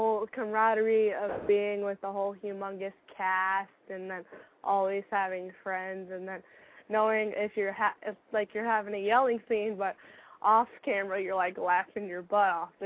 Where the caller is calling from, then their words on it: Illinois, United States; About 50 miles away from Chicago, Illinois.